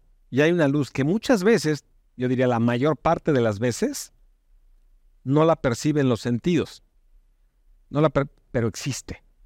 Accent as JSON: {"language": "Spanish", "country": "Mexico", "lives_now": "Spain", "said": "Yo soy originalmente de México. Imagino que te das cuenta con mi acento."}